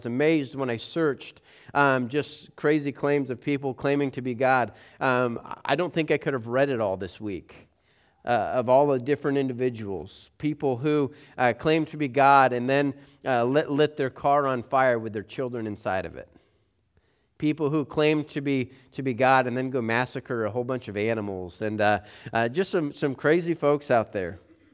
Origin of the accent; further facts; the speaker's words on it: Colorado Springs, Colorado, United States; I grew up in Colorado Springs.